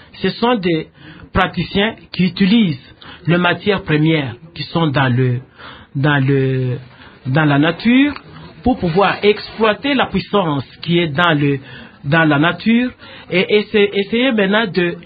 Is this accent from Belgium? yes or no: no; DR Congo; Alors, ici chez nous au Congo